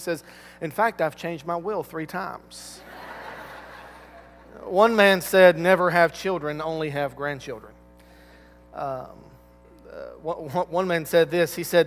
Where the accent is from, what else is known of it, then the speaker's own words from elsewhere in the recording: Valdosta, Georgia, United States; Many of you also know that I'm from Valdosta, me and my wife both, born and raised in Valdosta.